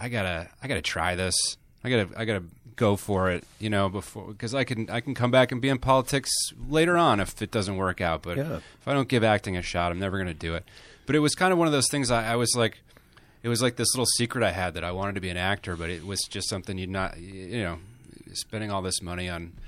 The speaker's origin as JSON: {"language": "English", "town": "Boston", "region": "Massachusetts", "country": "United States", "tie": "born or raised there", "said": "outside of Boston, yeah. My mother's an environmental activist. My dad's a stockbroker. And in Massachusetts, you kind of grow up"}